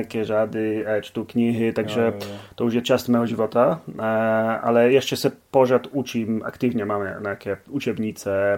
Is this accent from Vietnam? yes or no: no; Poland; Czech is a second language; now in London, United Kingdom; já a jako všichni Poláci bydlím v Londýně.